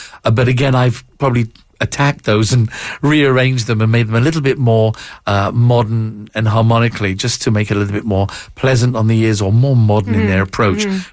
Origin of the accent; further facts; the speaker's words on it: London, United Kingdom; I was known as the British jazz singer back in London